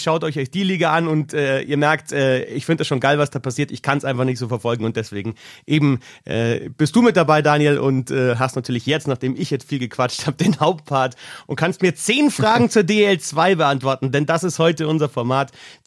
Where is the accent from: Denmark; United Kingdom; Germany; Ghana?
Germany; Bavaria; nicht München die Großstadt, sondern schon Rosenheim, weil ich bin auf dem Dorf aufgewachsen.